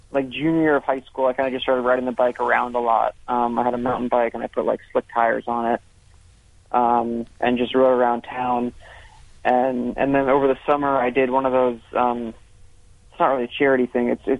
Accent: Atlanta, Georgia, United States; Yeah, I grew up in Atlanta, Georgia. Not a whole lot of bike riding there.

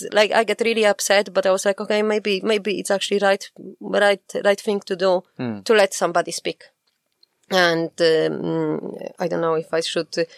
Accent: Poland; now in Ireland; I'm from Poland.

